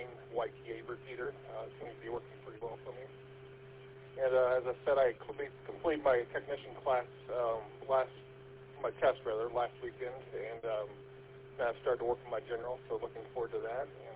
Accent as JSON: {"language": "English", "town": "Kokomo", "region": "Indiana", "country": "United States", "tie": "born or raised there", "said": "I grew up in Kokomo, and for several years, so I've been to that small little town."}